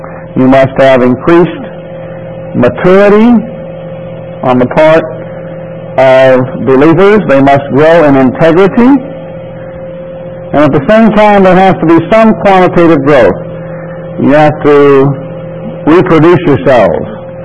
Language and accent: English; Houston, Texas, United States; That's like Florida. I grew up in Houston.